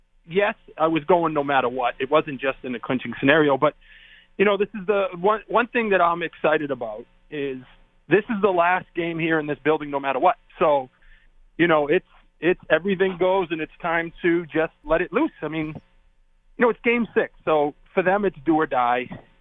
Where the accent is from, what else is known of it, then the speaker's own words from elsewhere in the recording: Boston, Massachusetts, United States; as a Bostonian, as a card-carrying member of all Boston sports teams, I know this feeling.